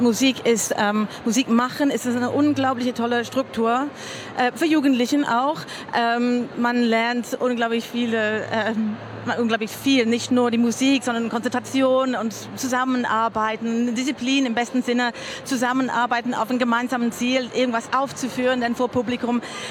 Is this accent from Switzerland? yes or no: no; England, United Kingdom; German is a second language; von Edward Elgar, Landsmann von mir, ich komme aus England.